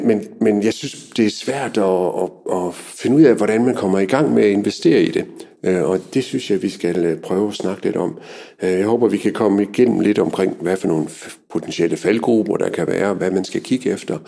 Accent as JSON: {"language": "Danish", "town": "Kolding", "region": "Region of Southern Denmark", "country": "Denmark", "said": "Jeg kommer fra Kolding, der har vi jo Trapholt"}